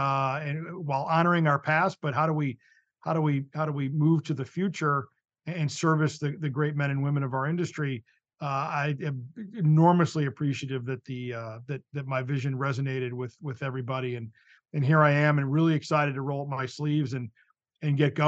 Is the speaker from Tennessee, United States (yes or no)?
no; Connecticut, United States; now in Washington, United States; I'm originally from Connecticut, so right next door, and so came to DC a long time ago, back in 1995